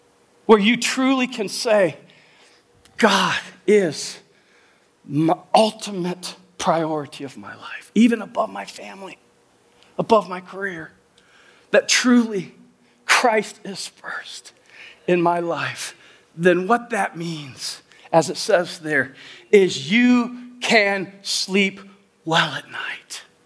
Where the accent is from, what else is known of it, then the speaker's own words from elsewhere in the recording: Indiana, United States; What I love about the culture I grew up here in Elkhart County, I grew up here, then moved away from 18 to, I don't know, 8 years ago, whatever that is.